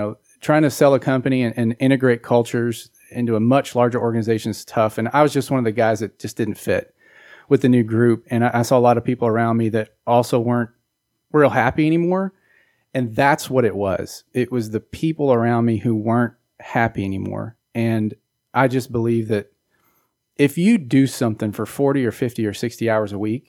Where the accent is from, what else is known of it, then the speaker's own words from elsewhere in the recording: Spring, Texas, United States; I grew up always in the Houston area, and I grew up my younger years in Spring, not far from where we're recording today or where we're broadcasting from today. And then when I was 12, we moved out to Fort Bend County.